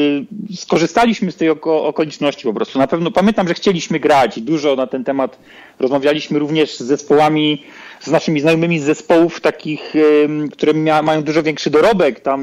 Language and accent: Polish; Łódź, Łódź Voivodeship, Poland; my jesteśmy z Łodzi, tutaj w Łodzi mamy bałuty